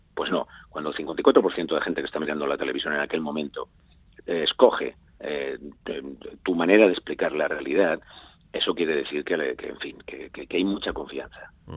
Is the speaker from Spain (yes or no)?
yes; Valencian Community, Spain; que tengo casi 60 años y que soy valenciano